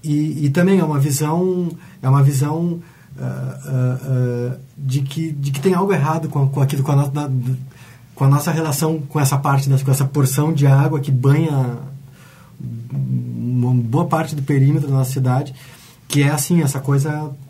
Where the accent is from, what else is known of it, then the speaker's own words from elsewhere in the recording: Porto Alegre, Rio Grande do Sul, Brazil; eu pelo menos sou porto-alegrense